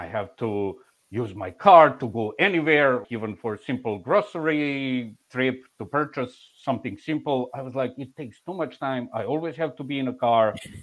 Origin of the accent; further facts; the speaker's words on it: Belgrade, Serbia; English is a second language; moved away as an adult; now in Atlanta, United States; how I had a friend of mine from my home city, Belgrade, Serbia, living here